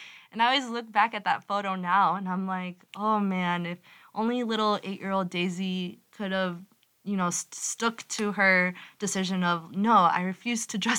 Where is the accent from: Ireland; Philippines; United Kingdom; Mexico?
Mexico; now in Moline, United States; we immigrated from Mexico to Moline, Illinois, because my grandfather … was employed there. And we have been here ever since. It is the place that I call home.